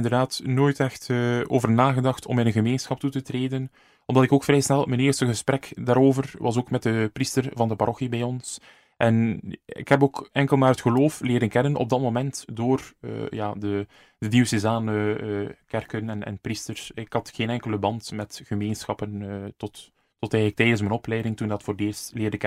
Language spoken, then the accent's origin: Dutch; Damme, Flanders, Belgium; Opgegroeid in Damme, een beetje een plattelandsparochie.